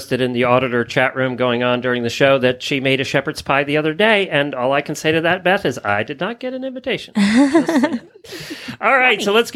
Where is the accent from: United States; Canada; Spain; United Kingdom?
United States; Pennsylvania; we grew up in Lancaster County, Pennsylvania, where things were pretty bland, right?